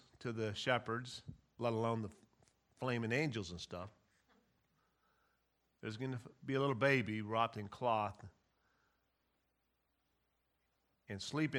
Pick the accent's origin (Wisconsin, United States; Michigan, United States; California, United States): California, United States; Ukiah; I grew up in Ukiah, and it's kind of a hippie place and stuff, but, you know, it's a good hippie place.